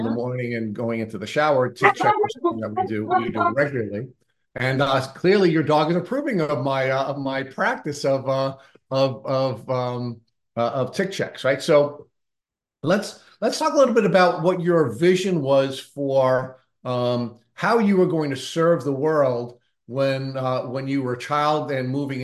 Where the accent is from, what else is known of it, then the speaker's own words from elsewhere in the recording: Long Island, New York, United States; I grew up on Long Island.